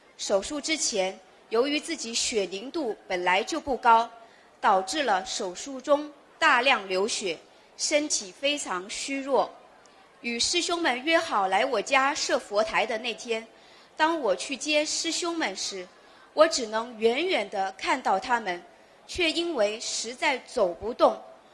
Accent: Paris, Île-de-France, France; 我来自巴黎十九区

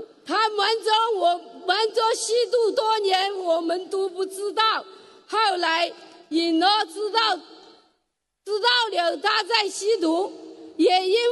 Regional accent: Nanchang, Jiangxi, China; 我是来自江西南昌的弟子

